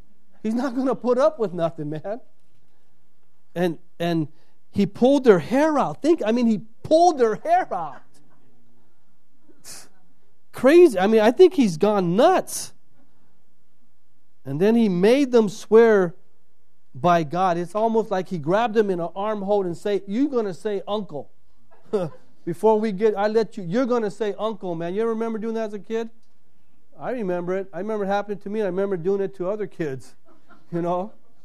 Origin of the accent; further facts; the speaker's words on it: United States; I grew up in the States. I'm born here. I'm raised here. I'm an American, and I know English.